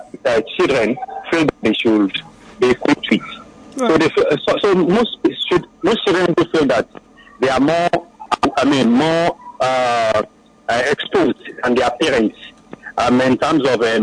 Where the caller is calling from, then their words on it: Alakokoya, Lagos, Nigeria; I'm calling from Alakokoya, Lagos.